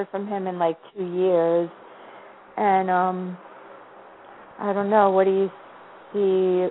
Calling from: New Jersey, United States

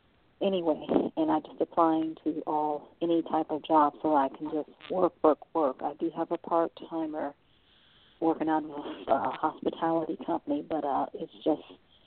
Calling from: Cleveland, Ohio, United States; I'm calling from Cleveland, Ohio.

